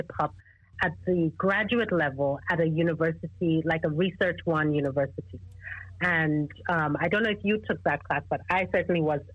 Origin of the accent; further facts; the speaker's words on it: Nigeria; also born or lived in Trinidad and Tobago; am half Nigerian, half Trinidadian. And it's an interesting mix because I grew up in Nigeria. My first few years were in Trinidad, but then I grew up in Nigeria, went to school in Nigeria.